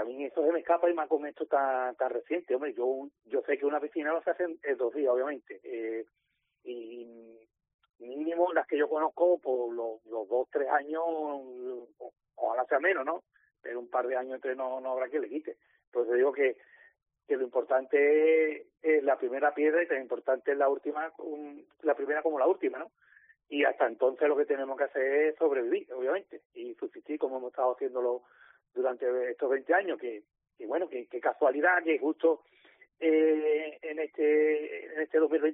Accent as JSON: {"language": "Spanish", "town": "Chiclana de la Frontera", "region": "Andalusia", "country": "Spain", "said": "mi población, mi pueblo, Mochiclana, que somos 90.000 habitantes"}